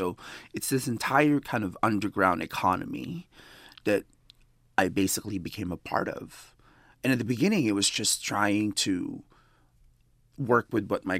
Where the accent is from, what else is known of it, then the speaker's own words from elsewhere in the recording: Philippines; now in United States; growing up in the Philippines, I didn't know what Mexican was